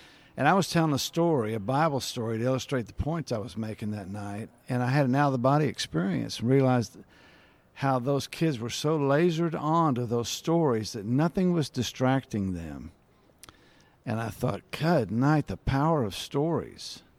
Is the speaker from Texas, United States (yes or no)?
yes; Fort Worth, Texas, United States; my parents, my growing up in Fort Worth.